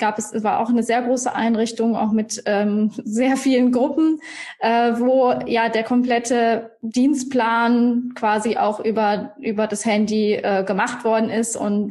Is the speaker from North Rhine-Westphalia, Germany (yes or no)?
yes; Iserlohn, North Rhine-Westphalia, Germany; now in Munich, Germany; ich komme ursprünglich aus Iserlohn, auch NRW, bei dir um die Ecke.